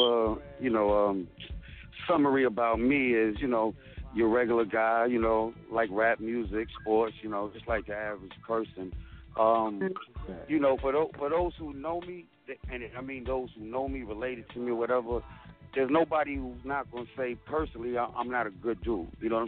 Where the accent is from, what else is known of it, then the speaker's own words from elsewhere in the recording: White Plains, New York, United States; I'm from White Plains, New York. No question. Shout out to White Plains.